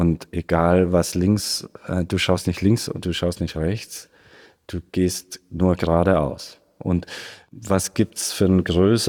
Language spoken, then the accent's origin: German; Augsburg, Bavaria, Germany; ich kam ja aus Augsburg, habe während meiner Schulzeit auch wirklich malen gelernt.